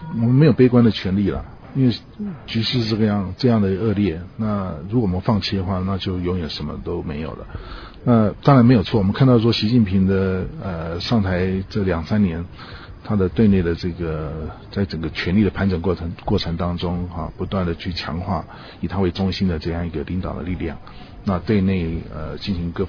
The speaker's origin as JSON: {"language": "Chinese", "country": "Taiwan", "said": "我们身为台湾人，我们应该对这个西藏的这个自由或者是中国的自由的这个事业，我们也可以扮演一点角色。"}